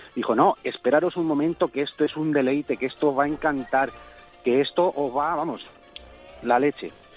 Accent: Tébar, Castilla-La Mancha, Spain; Yo soy de un pueblo del sur de Cuenca, pegando con Albacete

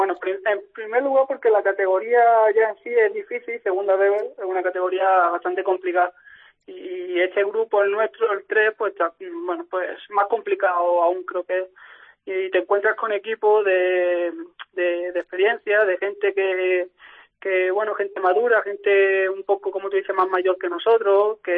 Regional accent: Algeciras, Andalusia, Spain; Bueno, yo soy de Algeciras, ¿vale? Porque hay mucha gente que confunde un poco de dónde soy, porque sé que se piensan que soy de Cádiz Capital, pero bueno, yo soy de Algeciras.

